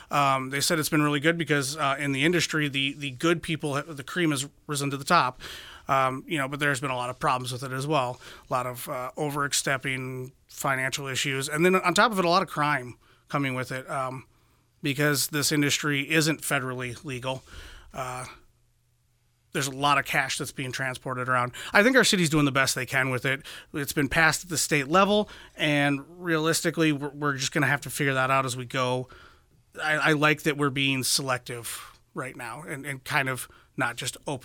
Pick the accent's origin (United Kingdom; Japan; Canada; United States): United States; Brookings; I've been born and raised in Brookings. My family's been a part of the community forever.